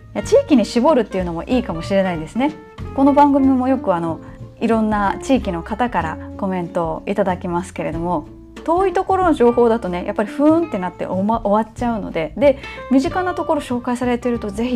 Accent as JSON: {"language": "Japanese", "region": "Kansai", "country": "Japan", "lives_now": "Tokyo, Japan", "said": "後者の私のようなタイプはですね、関西に帰るともう東京に魂を売った女扱いされるんですけど"}